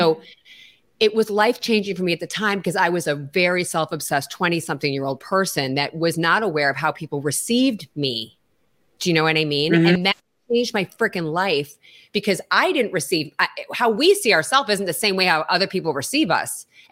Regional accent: Chicago, Illinois, United States; moved away as an adult; now in Los Angeles, United States; when I was like, I think I was 20 when I moved to LA from Chicago.

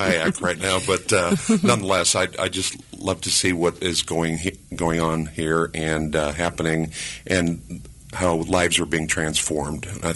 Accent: Chicago, Illinois, United States; I'm from a little town north of here called Chicago. And growing up in Chicago, there's just this eternal glow over the city.

